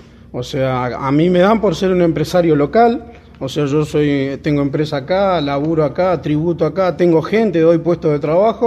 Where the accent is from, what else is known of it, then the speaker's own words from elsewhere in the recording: El Bolsón, Río Negro, Argentina; Sí, tengo domicilio, tengo casa acá, o sea, yo soy de acá del Bolsón.